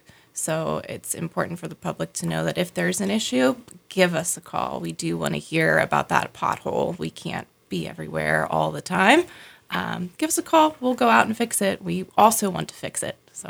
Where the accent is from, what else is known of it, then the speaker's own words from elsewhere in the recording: Maryland, United States; I come from Maryland, so I grew up in Maryland. I was there my whole life.